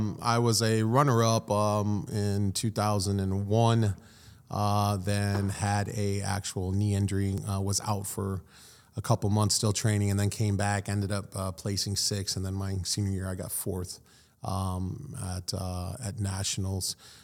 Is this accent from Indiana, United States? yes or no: yes; Syracuse, Indiana, United States; born and raised in Syracuse, Indiana, otherwise known as Wallasey. Most people know it as Wallasey rather than Syracuse.